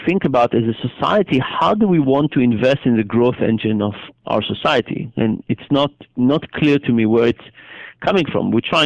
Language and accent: English; Israel; So I grew up in Israel, and being part of a small country has some advantages